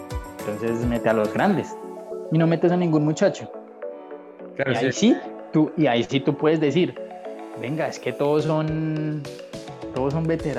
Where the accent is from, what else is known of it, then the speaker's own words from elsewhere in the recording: Bogotá, Colombia; moved away; Bueno, recuerda que yo vengo de Bogotá, ¿no?